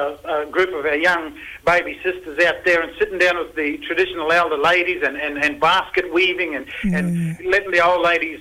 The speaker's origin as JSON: {"language": "English", "town": "Mossman", "region": "Queensland", "country": "Australia", "said": "I'm from Mossman in far north Queensland, as you know, up in the Googie-Ellingy land, and I work here in Cairns"}